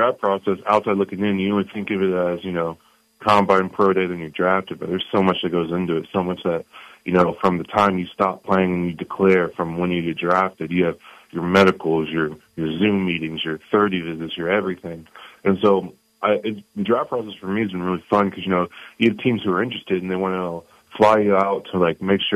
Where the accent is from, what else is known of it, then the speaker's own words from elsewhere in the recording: Cyprus; I'm from Cyprus, so I had the 30 visit there and they just drove me home.